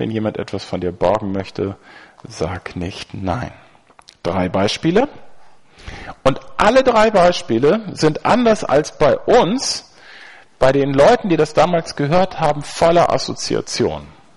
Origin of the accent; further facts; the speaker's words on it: Schleswig-Holstein, Germany; Ich komme aus Nordfriesland.